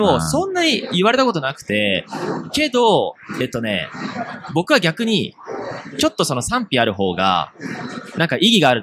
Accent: Kyoto, Japan; 忍者です。あの、京都から来たので。

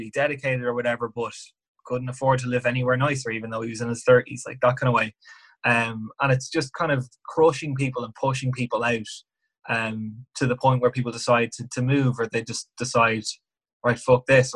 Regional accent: Navan, Leinster, Ireland; also born or lived in Dublin; I'm not from Dublin. I'm from Navan, if you know what I mean. So I lived up for college, and I had to change flats every year

